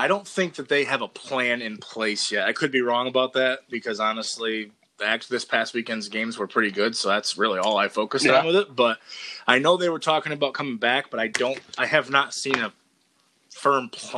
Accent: Three Rivers, Michigan, United States; being that we're both from Three Rivers

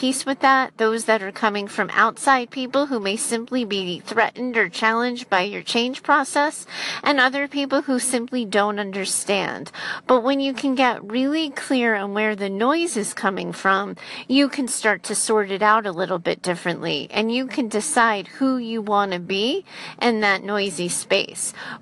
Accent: United States; August of 2017, as I talk to you, and I'm an American in the United States.

